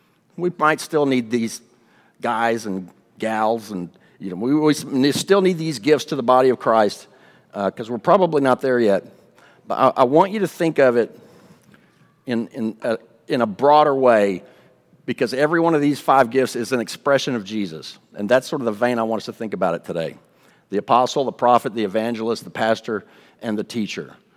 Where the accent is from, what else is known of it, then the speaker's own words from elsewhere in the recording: Texas, United States; I grew up in West Texas. I know sheep and goats, folks.